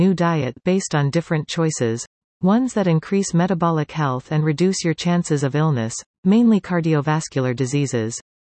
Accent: Alberta, Canada; the version above is the one I grew up with in Alberta, where kids from 9 to 90 love to fart around about farts.

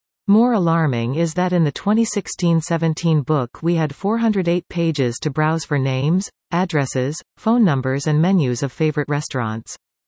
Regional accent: Mortlach, Saskatchewan, Canada; I spent a few minutes looking through all the numbers in the Mortlach exchange and it appears that no one listed is using that old number.

